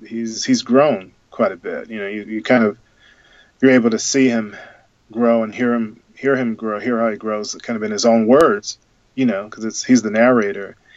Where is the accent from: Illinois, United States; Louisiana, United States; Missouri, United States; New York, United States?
Missouri, United States; And so even though I'm from, you know, born and raised in Missouri and grew up very differently from Lolly